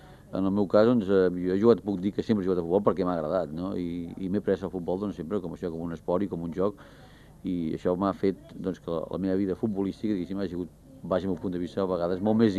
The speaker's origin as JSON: {"language": "Catalan", "town": "Barcelona", "region": "Catalonia", "country": "Spain", "tie": "born there", "said": "Sí, jo sóc nascut a Pedralbes"}